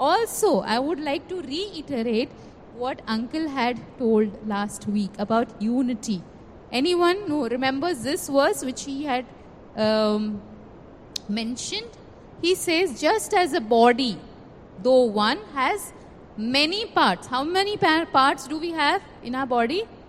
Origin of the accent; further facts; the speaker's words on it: Panvel, Maharashtra, India; Though we are from India, we are from Panvel